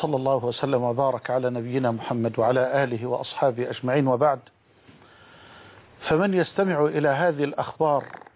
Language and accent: Arabic; Egypt; في بلدنا مصر